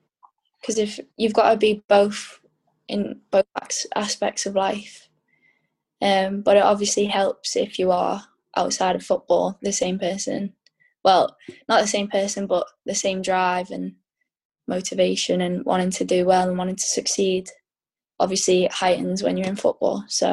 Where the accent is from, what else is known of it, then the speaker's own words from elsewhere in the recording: England, United Kingdom; Being so close to playing at Wembley, and obviously being English, like Wembley's such a big thing for us, and to play at Wembley would mean so much.